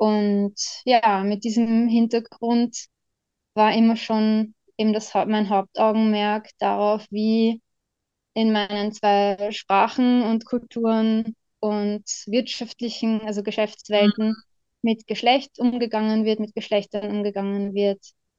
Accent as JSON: {"language": "German", "region": "Vienna", "country": "Austria", "moved": "as an adult", "lives_now": "United Kingdom", "said": "ich bin ursprünglich aus Wien. Angefangen habe ich mit Übersetzen, bin dann fürs Studium nach Schottland gegangen"}